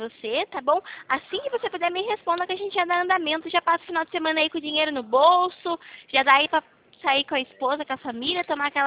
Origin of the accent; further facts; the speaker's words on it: São Paulo, Brazil; accent: interior São Paulo; Eu sou do interior aqui de São Paulo. Eu falo, você viu que eu falo mais puxado, né? O R, porta, porteira, eu falo diferente.